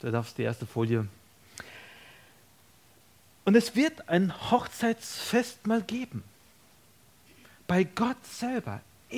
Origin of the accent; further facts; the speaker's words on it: Villach, Carinthia, Austria; ich bin aus Villach, darf seit 20 Jahren schon in Kärnten sein.